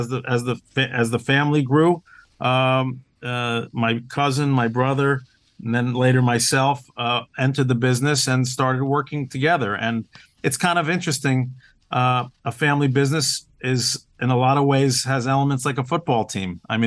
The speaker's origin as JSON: {"language": "English", "region": "New Jersey", "country": "United States", "tie": "born or raised there", "said": "realize where they grew up was not too different from where I grew up in New Jersey."}